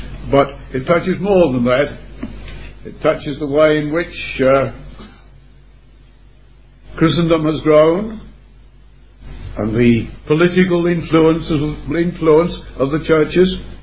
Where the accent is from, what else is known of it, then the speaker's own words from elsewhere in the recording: England, United Kingdom; Being an Englishman, I wouldn't be sure.